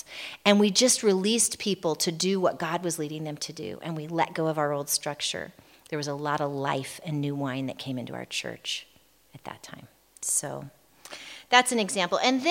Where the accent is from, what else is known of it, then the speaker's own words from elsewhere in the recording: United States; She's Czech, and I'm American, and I speak English.